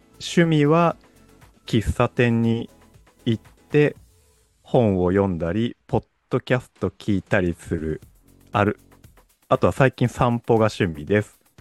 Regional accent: Yamanashi, Japan; accent: Koshu dialect; かっていうと、私山梨県出身で、山梨県に甲州弁って方言があるんですが、

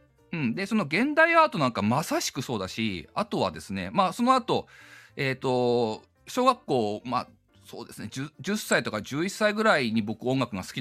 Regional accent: Fukushima, Japan; 僕田舎の出身なんですね。福島、東北の出身なんですけど。

